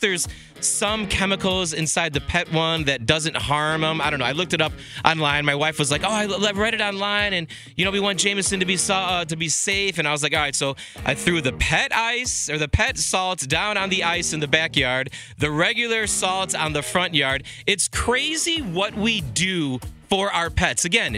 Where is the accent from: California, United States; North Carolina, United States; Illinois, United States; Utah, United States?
Illinois, United States; When I was growing up 20 years ago, there was no specific salt that we had for Shotzi growing up on Oak Park Avenue at my parents' house.